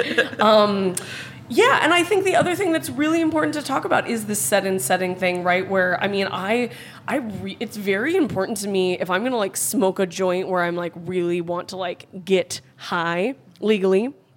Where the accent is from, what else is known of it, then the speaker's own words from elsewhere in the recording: California, United States; I'm from California